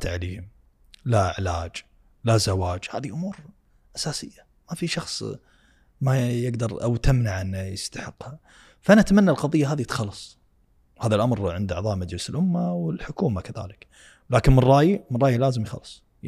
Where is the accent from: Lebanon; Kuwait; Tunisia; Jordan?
Kuwait; لا لهجتنا كذلك نتكلم نفس القبائل اللي موجودة في السعودية. القبائل اللي موجودة في الكويت تكلم نفس القبائل اللي موجودة في السعودية لهجة واحدة.